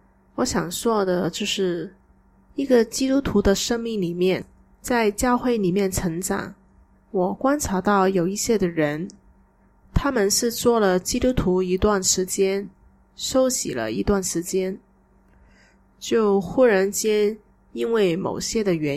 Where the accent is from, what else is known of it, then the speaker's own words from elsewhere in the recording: Malaysia; 当时我是在马来西亚我的家乡里面过农历新年